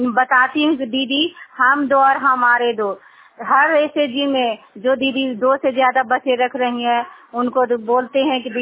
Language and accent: Hindi; Gangta, Bihar, India; मैं गंगटा गांव से हूँ, बसनियामा पंचायत, हरनौर प्रखंड और जिला नालंदा का निवासी हूँ।